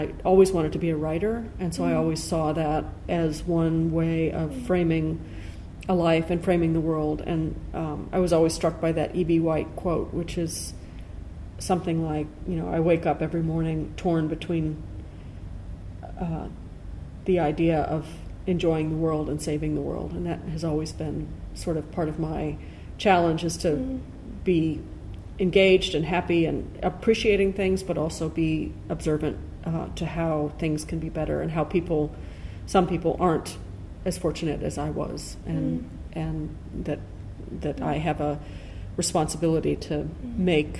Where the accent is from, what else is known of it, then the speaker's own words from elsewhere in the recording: Chicago, Illinois, United States; I was born in Illinois, so I'm a Chicago girl, mm-hmm.